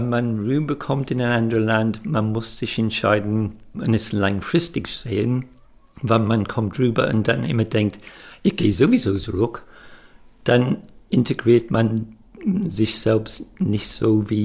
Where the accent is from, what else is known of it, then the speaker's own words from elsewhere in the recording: South East England, United Kingdom; German is a second language; moved away as an adult; now in Germany; komme aus Südengland, lebe seit fast 30 Jahren hier, fast die Hälfte meines Lebens.